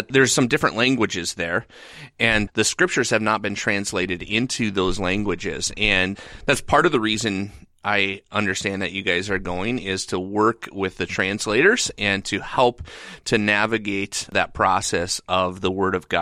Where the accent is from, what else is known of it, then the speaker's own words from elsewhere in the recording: United States; Well, no, because I'm American.